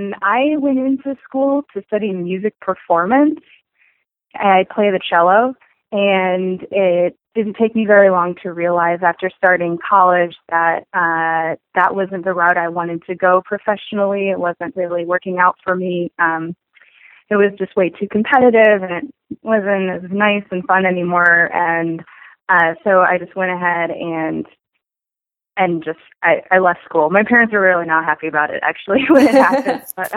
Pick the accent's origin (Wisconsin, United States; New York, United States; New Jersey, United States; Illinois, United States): Illinois, United States; Chicago; now in Austin, United States; I'm from Chicago. I was going to high school at Walter Payton, downtown Chicago